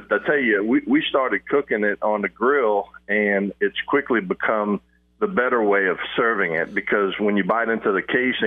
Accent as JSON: {"language": "English", "region": "Louisiana", "country": "United States", "said": "so I'm Cajun. I'm three parts Cajun, one part Irish."}